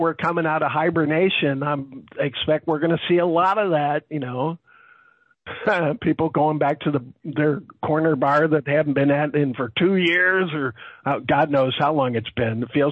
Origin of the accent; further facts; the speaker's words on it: New York, United States; You know, I mean, I grew up in New York, so I sort of rat-a-tat-tat when I talk.